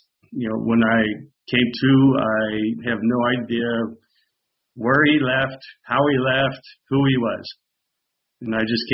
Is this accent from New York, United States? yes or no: no; Pennsylvania, United States; I grew up here in Fayette County, and this is my childhood, where I grew up, the house I'm living in.